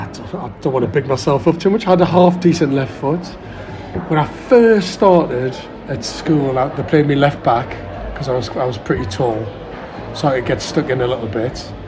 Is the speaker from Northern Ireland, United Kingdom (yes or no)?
no; Sunderland, North East England, United Kingdom; I was born in Sunderland. All my family are Sunderland through and through. We lived in Pallion when I was born. I was born at the General. My nana and granddad lived in Farringdon. My other nana and granddad lived in Plains Farm.